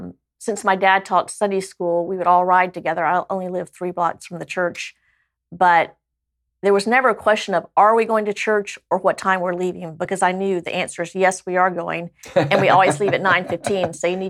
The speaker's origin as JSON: {"language": "English", "region": "Georgia", "country": "United States", "tie": "born or raised there", "said": "And I think growing up in South Georgia, that was, I mean, you know, we would be driving down a road and I would see, you know, little houses that don't even have paint on them."}